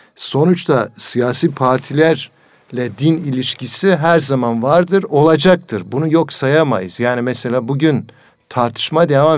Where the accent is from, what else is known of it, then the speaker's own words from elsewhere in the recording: Southeastern Anatolia, Turkey; Güneydoğu Anadolu'da bizim oralara